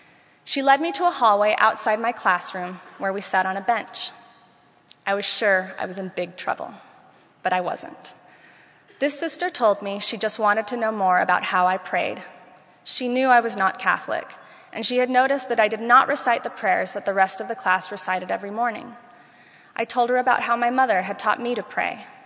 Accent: Venezuela; while I was growing up in Venezuela

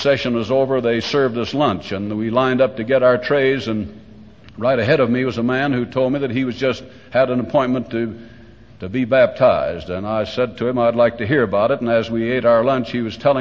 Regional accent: Salt Lake City, Utah, United States; from Salt Lake City

